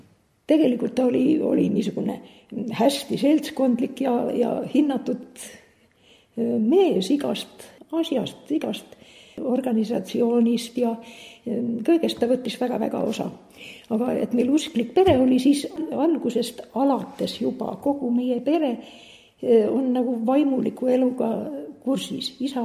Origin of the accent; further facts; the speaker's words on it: Harjuküla, Hiiu County, Estonia; Ma olen Harjukülast, Hiiumaalt ja Harju kogudusse kuulusin.